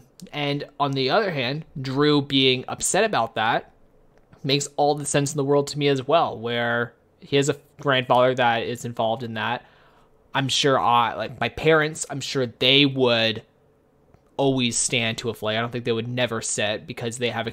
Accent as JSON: {"language": "English", "country": "Canada", "said": "clearly we're both Canadian, so flag probably doesn't mean as much to us. But like, both my parents are in the Canadian military."}